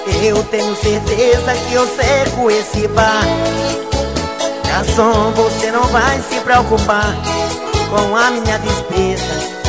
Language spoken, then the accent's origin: Portuguese; Pindaré-Mirim, Maranhão, Brazil; Quero mandar um abraço pra toda a galera da cidade de Pindaré-Miri, no Maranhão, a minha terra natal.